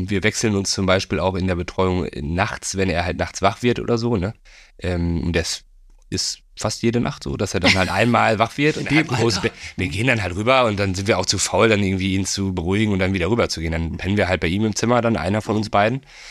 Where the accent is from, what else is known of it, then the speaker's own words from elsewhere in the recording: Bielefeld, North Rhine-Westphalia, Germany; Ich bin aus Bielefeld, genau. Ich bin da geboren und da aufgewachsen auch.